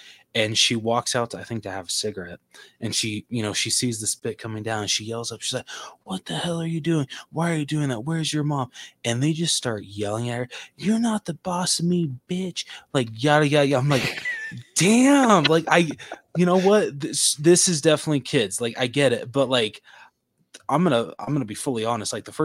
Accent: California, United States; Like growing up in California as a little kid, experiencing like these kind of areas

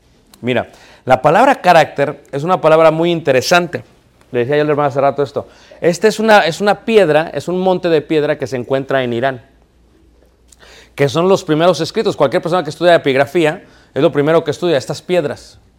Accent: Mexico City, Mexico; Yo crecí en Ciudad de México.

